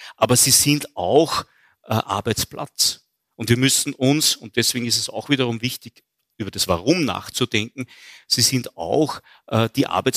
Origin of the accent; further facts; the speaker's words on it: Linz, Upper Austria, Austria; ich bin ein Kind der 70er Jahre, ich bin in Linz groß geworden.